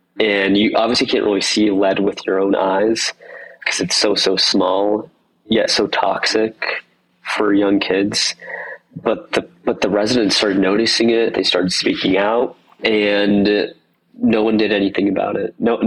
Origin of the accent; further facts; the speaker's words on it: New York, United States; And so growing up in New York and seeing some of the inequities that my neighbors had and just a lot of the discrimination that some of my peers faced was really eye-opening.